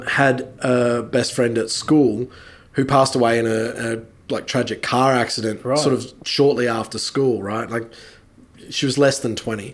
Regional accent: Rockhampton, Queensland, Australia; moved away; the way I say it is, I'm originally from Rockhampton.

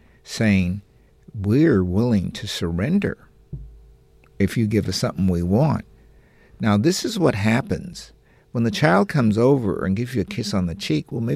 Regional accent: California, United States; I grew up in California, and every school kid knows that.

